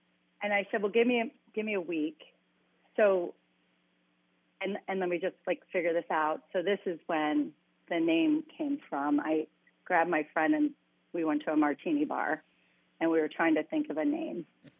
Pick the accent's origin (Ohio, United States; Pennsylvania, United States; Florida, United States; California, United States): Ohio, United States; I'm from Ohio, didn't know that the garment district even existed.